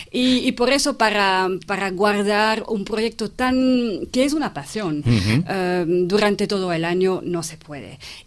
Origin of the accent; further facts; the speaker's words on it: Brussels, Belgium; Spanish is a second language; moved away as an adult; now in Spain; Yo soy belga de Bruselas y trabajé más de 10 años en la organización de ferias de arte.